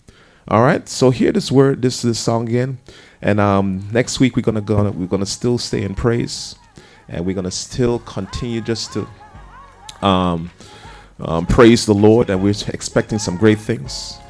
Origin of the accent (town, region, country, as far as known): Jamaica; born or raised there; also born or lived in New Jersey, United States